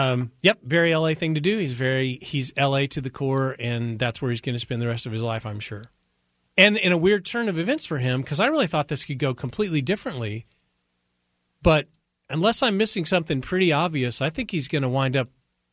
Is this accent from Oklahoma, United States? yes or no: yes; Tulsa, Oklahoma, United States; also born or lived in Dallas; I was born in Dallas, but I grew up in Tulsa. I went to school in Norman. I worked in Oklahoma City.